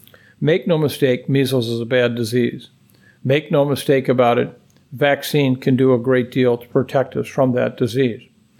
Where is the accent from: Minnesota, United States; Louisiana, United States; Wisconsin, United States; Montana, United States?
Minnesota, United States; The one outlier continues to be my home state of Minnesota